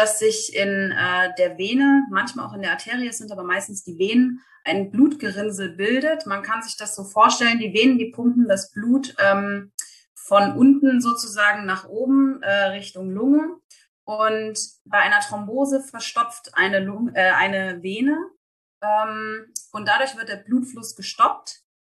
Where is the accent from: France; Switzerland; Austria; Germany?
Germany; Eschwege, Hesse; now in Erfurt, Germany; ich bin 27 Jahre alt. Ich komme ursprünglich aus Eschwege, lebe aber inzwischen in Erfurt